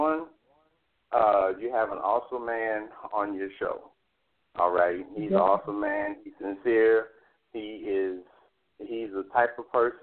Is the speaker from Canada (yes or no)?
no; Fayetteville, North Carolina, United States; Okay, so I am originally from Fayetteville.